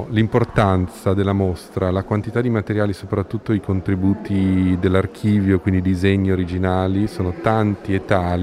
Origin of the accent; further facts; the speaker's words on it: Milan, Lombardy, Italy; io sono un architetto milanese, sono nato a Milano, sono nato a metà tra la nascita di Magistretti e l'inaugurazione di questa mostra, quindi 50 anni fa.